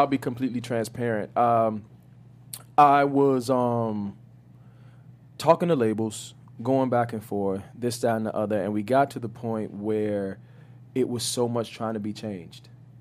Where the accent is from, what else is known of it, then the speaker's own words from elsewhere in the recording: Miami, Florida, United States; Well, I'm from Miami. I don't know if that's being around, like, a lot of Hispanic people.